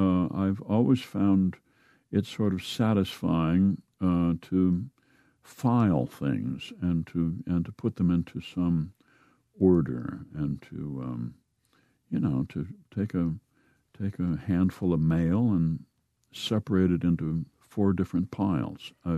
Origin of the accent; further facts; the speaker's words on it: Midwest, United States; I think that we are industrious people. We are secretive people. We were brought up to keep a lid on it and not to make a spectacle of ourselves.